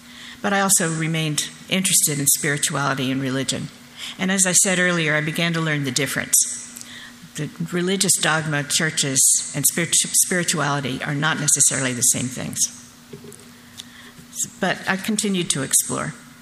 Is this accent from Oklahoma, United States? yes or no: yes; Oklahoma City, Oklahoma, United States; also born or lived in Buffalo, New York; I was born in Buffalo, New York in 1944 on D-Day, and I grew up in Oklahoma City, Oklahoma.